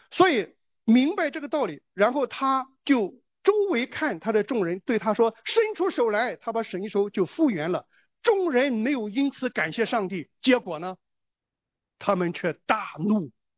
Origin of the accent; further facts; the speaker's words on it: China; 在咱们中国人的历史当中，有很多的悲剧。我小的时候在农村的时候啊